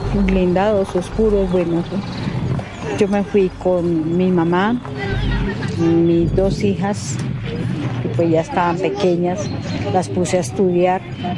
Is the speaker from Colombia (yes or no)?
yes; Tolima, Colombia; also born or lived in Moniquirá, Colombia; Nací en Moniquirá, Boyacá, pero de 2 años me llevaron hacia el Tolima. Allá me crié, allá me casé, allá me separé, allá me pasó todo lo que me pasó. De Ibagué me dirigí a Planadas por un hermano.